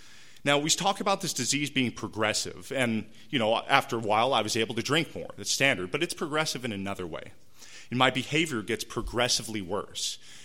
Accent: Rancho Penasquitos, California, United States; I'm not here to report to you that I'm an alcoholic because I grew up in Rancho Penasquitos and we had some money.

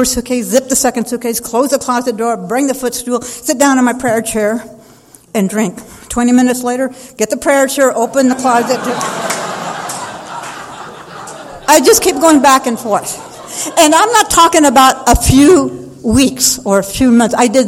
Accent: Los Angeles, California, United States; also born or lived in Santa Paula; But anyway, I was born in Santa Paula, California. We moved to Los Angeles. My father bought a liquor store.

